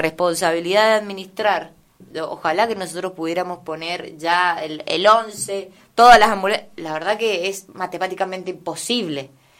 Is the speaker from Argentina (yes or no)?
yes; Mendoza, Argentina; Soy de acá, soy de las Tortugas, con Martín siempre hablamos de eso, mi corazón siempre está acá. Conozco mucho este lugar, este barrio y los barrios aledaños.